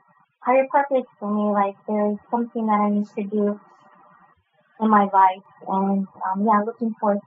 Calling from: California, United States; I'm calling from Northern California, and I've been listening to you folks for several times now

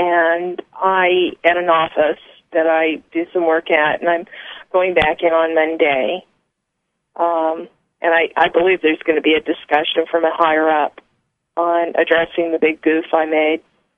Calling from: Tucson, Arizona, United States; I'm calling in from Tucson.

